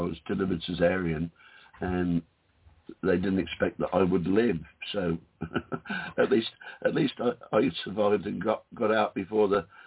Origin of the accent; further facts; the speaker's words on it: Taplow, South East England, United Kingdom; born there; 1952 in the Canadian Red Cross Hospital in Taplow, which is in England, in Buckinghamshire.